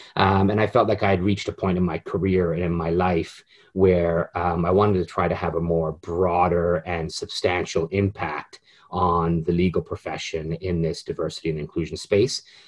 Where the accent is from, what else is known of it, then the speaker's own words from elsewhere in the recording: Canada; moved away as an adult; also born or lived in England; now in United States; I'm an English-born Canadian citizen. Didn't move to the United States until I was in my late 20s, and then only to go to law school. And I always let people know I'm Canadian